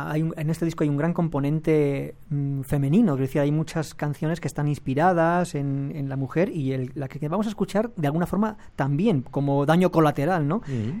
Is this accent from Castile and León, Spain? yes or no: no; La Roda, Castilla-La Mancha, Spain; va a estar a lo de mi pueblo, en La Roda